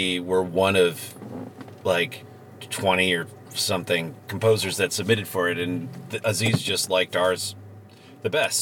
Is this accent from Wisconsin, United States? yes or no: yes; Milwaukee, Wisconsin, United States; I'm from Milwaukee originally, and I was in Milwaukee in my early 20s